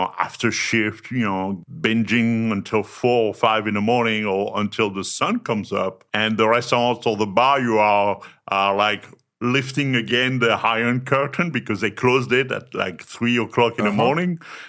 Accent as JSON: {"language": "English", "country": "France", "tie": "born or raised there", "also_born_or_lived": "Paris / southwest France", "said": "From France, born and raised. I mean, I've been a little all over, so it was like either in the north of Paris or in the southwest."}